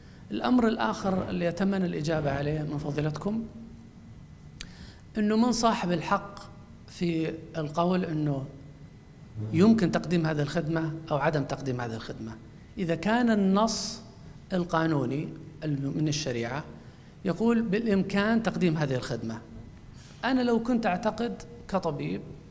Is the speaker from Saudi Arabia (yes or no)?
yes; Saudi Arabia; الآن عندنا في السعودية من فترات طويلة جدا